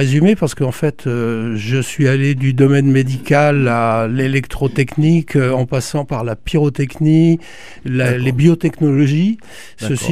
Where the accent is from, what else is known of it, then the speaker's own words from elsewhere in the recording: Soissons, Hauts-de-France, France; also born or lived in Reims / Auxerre; j'ai 74 ans depuis peu. Oui. Je suis natif de Soissons, en Picardie, donc, mais j'ai beaucoup vécu en Champagne, à Reims, d'accord, où j'ai fait mes études. Oui. Et également une trentaine d'années en Bourgogne, à Auxerre.